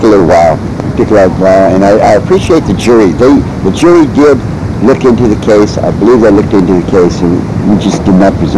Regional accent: California, United States; recommending to the court that I stay out Pacific Garden Mall for the rest of my life. And this is my hometown.

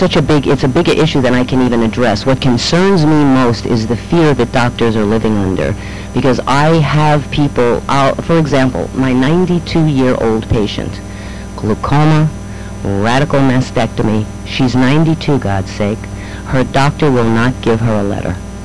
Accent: New York, United States; I'm 50 years old. I grew up in New York.

